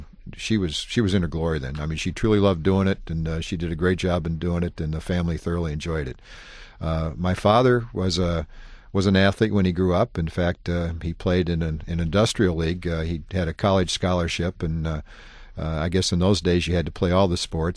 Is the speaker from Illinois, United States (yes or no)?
yes; Alton, Illinois, United States; born there; Well, I was born in Alton, Illinois in 1947.